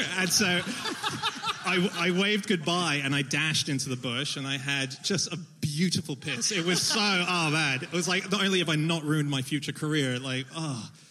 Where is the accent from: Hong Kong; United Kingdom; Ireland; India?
Hong Kong; also born or lived in Sydney; And I speak Mandarin. I grew up in Hong Kong. I want to be a comedian in China.